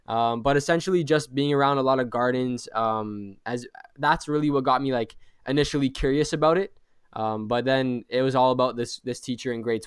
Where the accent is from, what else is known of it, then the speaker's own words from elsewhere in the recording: Ontario, Canada; So I'm 18 years old. I'm from Canada, just outside of Toronto, which is the major city.